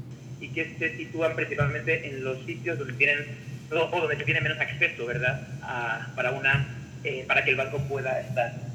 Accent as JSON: {"language": "Spanish", "country": "Spain", "said": "como verás por el acento, soy de España. Lo que pasa que mi madre pues es guatemalteca, ¿no? Ya se marchó a España hace unos 40 años"}